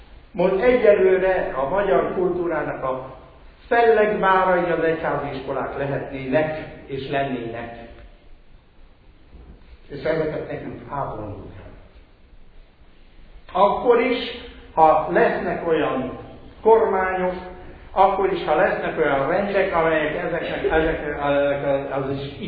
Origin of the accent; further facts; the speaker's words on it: Hungary; accent: German; hogy én magyar vagyok, a magyar kultúrának egyik embere, akit a magyar kultúra formált, akkor is, hogyha a német akcentussal beszélek.